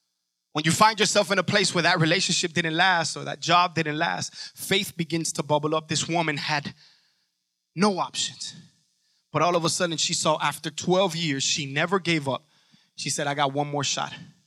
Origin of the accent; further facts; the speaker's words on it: Cuba; now in United States; I come from Cuba and I was fabricated there. And then I was brought in, you know, brought to something here in the United States of America. But for the most part, I was made in Cuba.